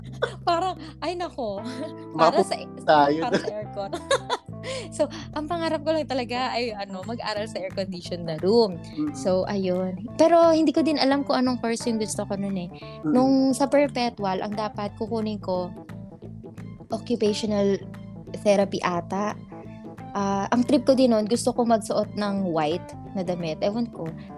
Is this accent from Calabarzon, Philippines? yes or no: yes; Biñan, Calabarzon, Philippines; Ako naman nung medyo probinsya na po tayo. Taga Laguna, taga Binyan ako.